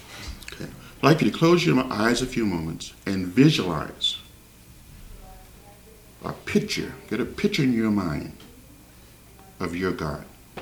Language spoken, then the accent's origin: English; New Orleans, Louisiana, United States; moved away as an adult; now in Washington, United States; I'm basically from New Orleans, Louisiana. I was born there, lived there for 24 years, and was uprooted by the military and transplanted in Washington State